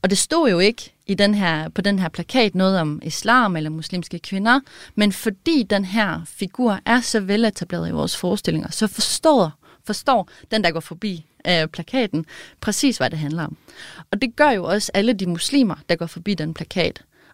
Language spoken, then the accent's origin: Danish; Norway; now in Denmark; Jeg er fra Norge, og det synes jeg også har været meget interessant i den her undersøgelse